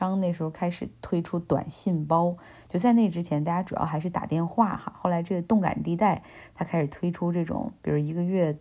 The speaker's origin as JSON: {"language": "Chinese", "town": "Harbin", "region": "Heilongjiang", "country": "China", "tie": "born or raised there", "said": "，我老家哈尔滨现在正在积极准备的迎接他的到来"}